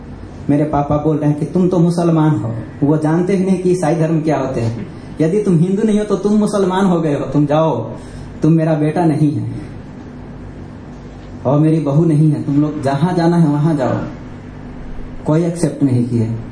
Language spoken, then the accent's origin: Hindi; Bihar, India; मैं एक बिहारी आदमी हूं